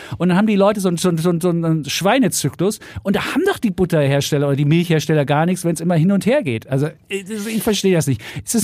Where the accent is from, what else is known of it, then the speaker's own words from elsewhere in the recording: East Germany, Germany; Ich bin im Osten groß geworden